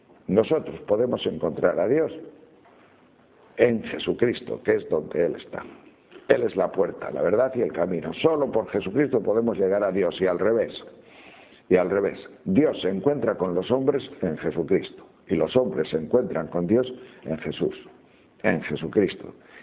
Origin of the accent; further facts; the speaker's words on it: Sahagún, Castile and León, Spain; Yo me acuerdo que cuando era pequeño, en mi pueblo, en un pueblo donde vivíamos, Sagún de Campos, pues veía películas